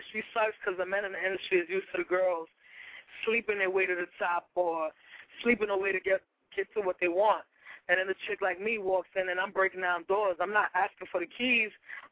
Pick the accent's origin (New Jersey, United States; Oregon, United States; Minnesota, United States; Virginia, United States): New Jersey, United States; Jersey City; You know I'm from Jersey City.